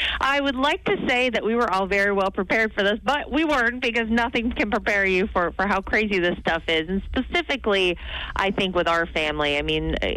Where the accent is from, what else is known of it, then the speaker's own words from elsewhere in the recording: North Carolina, United States; in my home state of North Carolina, literally from coast to coast